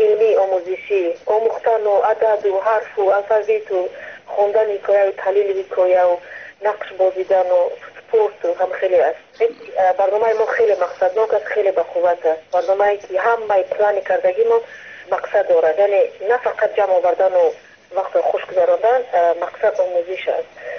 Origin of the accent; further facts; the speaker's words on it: Ishkashim, Gorno-Badakhshan, Tajikistan; همه ما بیشتر بیرون از تاجیکستان هستیم